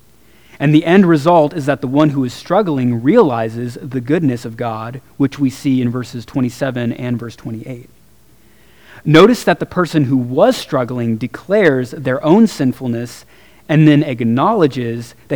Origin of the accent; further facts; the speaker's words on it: Mesquite, Texas, United States; Growing up in Mesquite, close to Dallas, you don't see stars like that.